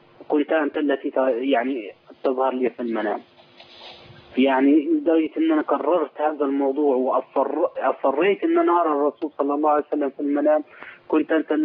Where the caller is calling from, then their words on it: Sohag, Sohag Governorate, Egypt; أنا بتكلم من صهاج، من الصعيد.